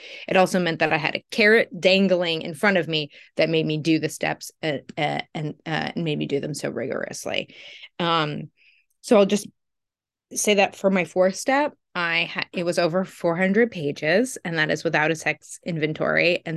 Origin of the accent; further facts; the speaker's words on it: Los Angeles, California, United States; Yeah, so I live in Los Angeles. I'm from Los Angeles. I'm currently in the house I grew up